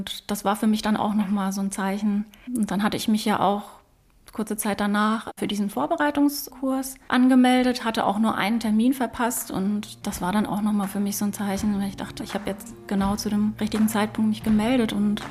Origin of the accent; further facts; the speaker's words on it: Frankfurt, Hesse, Germany; Ich bin gebürtige Frankfurterin, ich lebe seit Jahren hier.